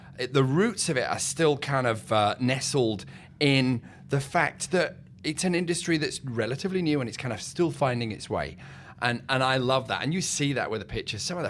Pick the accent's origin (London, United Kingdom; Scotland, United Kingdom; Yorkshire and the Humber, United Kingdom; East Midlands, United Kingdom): Yorkshire and the Humber, United Kingdom; Leeds; I had the chance to go back to my hometown, which is, for all you guys who may be listening in Old Blighty, it's Leeds, which is in Yorkshire, near Manchester. I haven't lived there in a long, long time